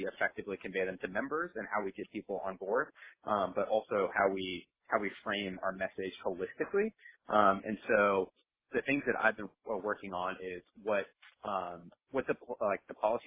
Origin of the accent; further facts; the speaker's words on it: Iowa, United States; But I'm from Iowa originally, and I graduated college, and I moved home for 2 weeks before coming out to New York.